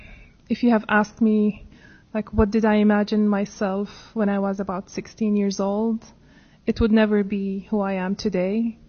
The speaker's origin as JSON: {"language": "English", "town": "Riyadh", "region": "Riyadh Province", "country": "Saudi Arabia", "second_language": "English", "said": "I am from Saudi Arabia, from Riyadh, a country where it's really hot and it's more of a desert."}